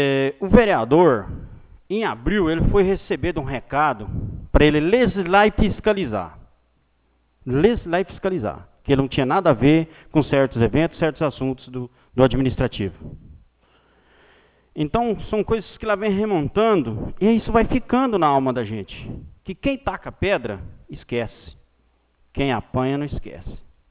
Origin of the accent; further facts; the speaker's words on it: Mato Grosso do Sul, Brazil; existe um corredor arqueológico no nosso estado, passando pela região onde eu fui criado